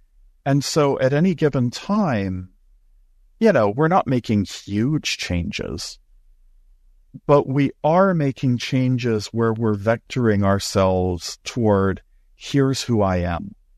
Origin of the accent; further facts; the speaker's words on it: Upper South, United States; I grew up in the South, in the Upper South.